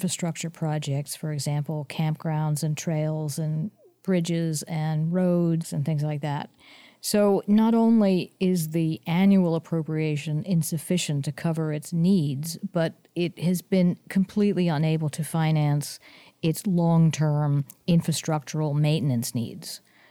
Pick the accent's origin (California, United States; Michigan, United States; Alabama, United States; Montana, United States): California, United States; San Mateo; You know, I have to say that I grew up in San Mateo, California